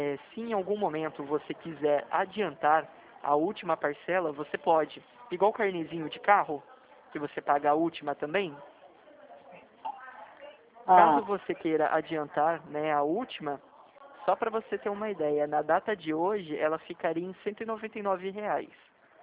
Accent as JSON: {"language": "Portuguese", "town": "São José dos Campos", "region": "São Paulo", "country": "Brazil", "said": "pessoalmente eu sou de São José dos Campos. sou um pouquinho longe."}